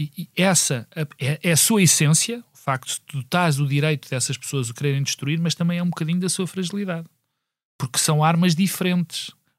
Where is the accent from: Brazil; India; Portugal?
Portugal; orgulha-me como português